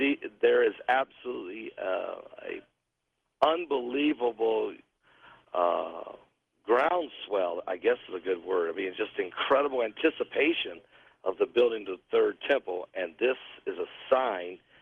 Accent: Indiana, United States; Well, I'm actually from Indiana, but I'm on my way to Branson, Missouri, and I'm in St. Louis tonight.

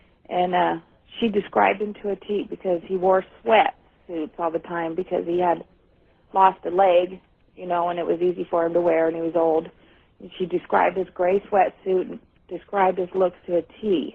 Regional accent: Redding, California, United States; from Redding, California.

